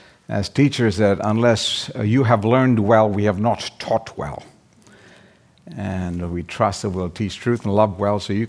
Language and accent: English; India; And even though I'm originally from India, I don't have much experience in it